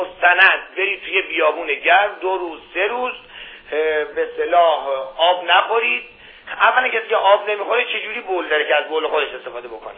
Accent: Iran; من خودم به عنوان یه ایرانی حالا میخوام از ایشون بپرسم

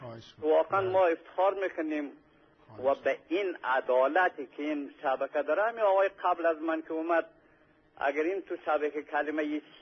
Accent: Afghanistan; خدا شاهدم من یه افغانی هستم.

